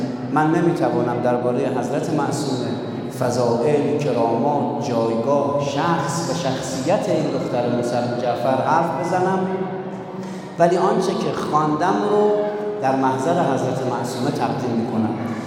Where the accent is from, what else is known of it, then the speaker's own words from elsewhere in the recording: Qom, Iran; من که پدر و مادر و چندین شاید 5-6 نسل من هم در قم به دنیا آمدیم و در قم بزرگ شدیم